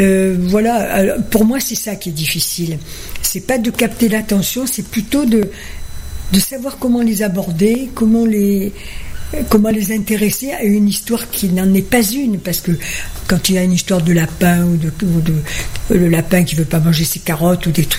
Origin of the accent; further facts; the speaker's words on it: Corsica, France; Chez nous, en Corse, quand on veut aller chez quelqu'un d'important, on lui fait honneur en s'habillant